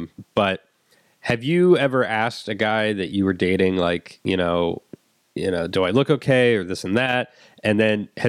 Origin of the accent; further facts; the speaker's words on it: Columbus, Ohio, United States; I grew up in Columbus, Ohio, which is the home of Les Wexner, who owns the Limited and Abercrombie.